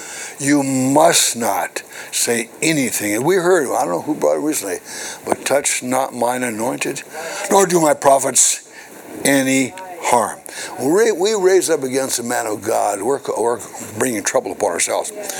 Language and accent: English; Montana, United States; When I was a child, growing up in Montana